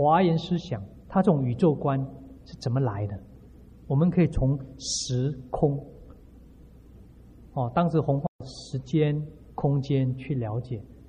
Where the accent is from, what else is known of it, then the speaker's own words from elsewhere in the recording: China; 印度人的思考模式跟我们中国人的思考模式是不一样的